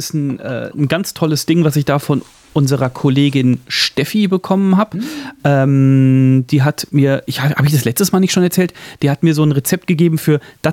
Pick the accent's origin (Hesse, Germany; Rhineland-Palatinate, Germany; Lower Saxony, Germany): Hesse, Germany; Kelsterbach; ein Freund hier aus Kelsterbach, aus meiner Heimatstadt